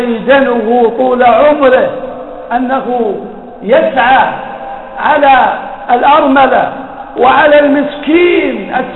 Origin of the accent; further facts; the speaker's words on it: Kuwait; مما اشتهرت به بلدنا الكويت